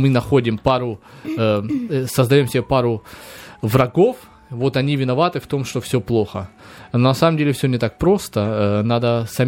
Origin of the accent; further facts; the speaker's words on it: North Caucasus, Russia; Я помню, я с Кавказа, у нас было много очень кавказцев